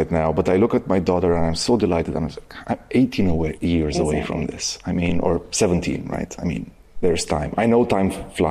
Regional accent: Baku, Azerbaijan; now in Bucharest, Romania; Growing up in Baku, we always had this image about Bucharest and about people growing up here

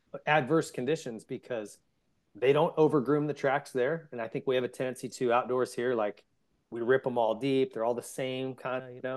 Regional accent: Arizona, United States; I grew up in Arizona racing, and there is no such thing as mud.

